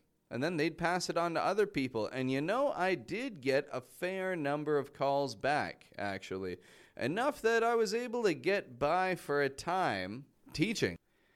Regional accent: Toronto, Ontario, Canada; now in Mexico; I live in Mexico. I'm from Toronto, from Canada.

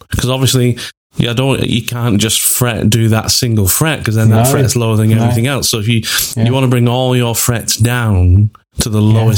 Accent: North West England, United Kingdom; like I'm now at the point where I've spent the majority of my life down south rather than, you know, my home town from up north, you know, from near Manchester.

